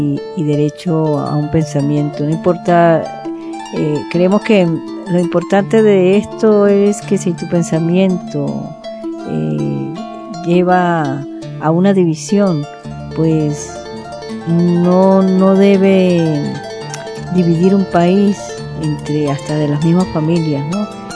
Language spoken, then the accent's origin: Spanish; Venezuela; moved away; ya tenemos 20 años aquí viviendo la Navidad en España, pero hoy recordamos también de donde venimos, de donde partimos un día, que es nuestro país Venezuela. Nosotros somos, tenemos familia italiana también.